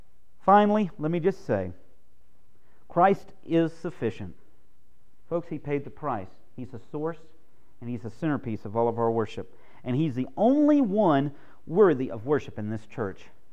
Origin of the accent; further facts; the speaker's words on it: Texas, United States; I grew up in East Texas